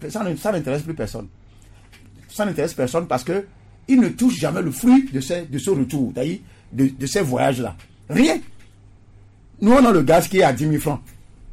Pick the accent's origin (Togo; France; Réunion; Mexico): Togo; ces trois derniers mois, ça a été chaud chez nous au Togo.